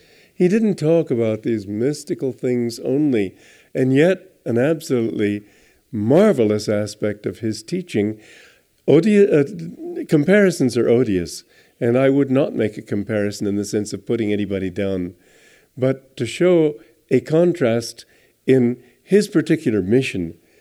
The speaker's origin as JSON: {"language": "English", "country": "Romania", "tie": "born or raised there", "said": "This is something I used to notice when I grew up in Romania"}